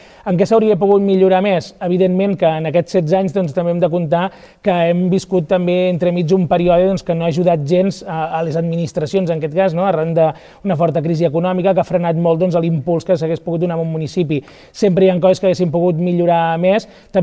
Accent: L'Espluga de Francolí, Catalonia, Spain; Doncs hem de conèixer com una persona de l'Espluga, una persona de peu de carrer

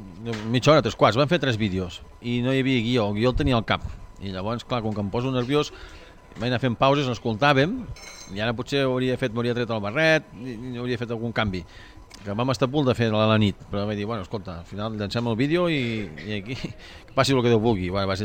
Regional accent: Catalonia, Spain; com que sóc de llengua materna i parlo en català, quan parlo en castellà se'm noti moltíssim que no sóc castellà.

